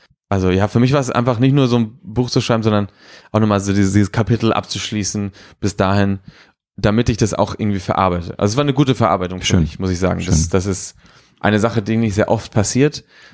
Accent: Barcelona, Catalonia, Spain; also ich bin ja in Barcelona groß geworden, für die Leute, die es nicht wissen.

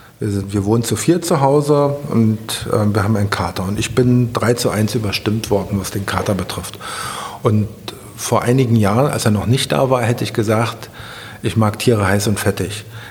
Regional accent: Berlin, Germany; Müggelsee, ich bin am Müggelsee aufgewachsen und mit dem Faltboot über den Müggelsee gefahren. Da habe ich meine Kindheit verbracht.

